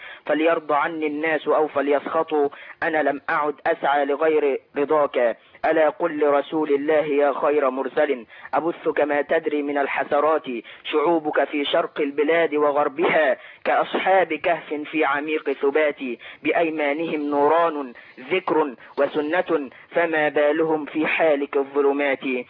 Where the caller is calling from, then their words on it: Cairo, Cairo Governorate, Egypt; من القاهره.